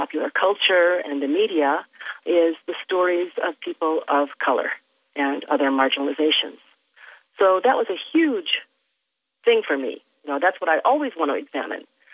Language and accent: English; Illinois, United States; my own experience growing up in the Midwest in the 1960s, when I lived in a small town in Illinois where we were one of the only Korean families in the whole town.